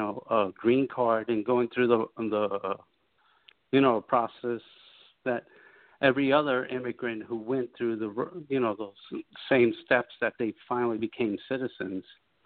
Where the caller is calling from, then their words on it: West New York, New Jersey, United States; I'm calling from the West New York area.